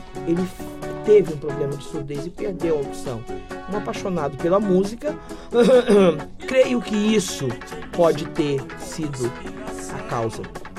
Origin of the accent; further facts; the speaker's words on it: Brazil; Mas como a gente é brasileiro e tem uma coisa natural da cultura